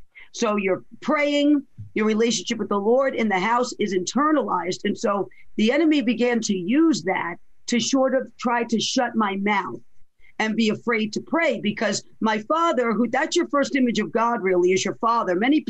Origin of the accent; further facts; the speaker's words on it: Bronx, New York, United States; accent: New York; So I was born in the Bronx, New York. If you cannot tell by the accent that I'm from, you know, the city. And so that's where I was raised part of my life.